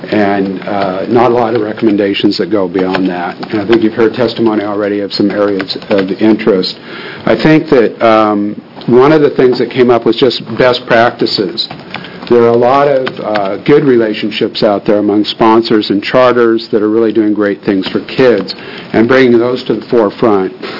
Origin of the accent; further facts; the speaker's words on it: Roseburg, Oregon, United States; I'm from Roseburg, Oregon.